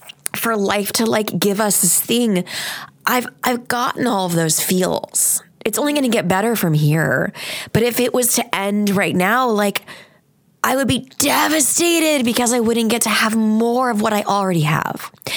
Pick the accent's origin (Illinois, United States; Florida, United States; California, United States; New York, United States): New York, United States; Long Island; born there; I was born on Long Island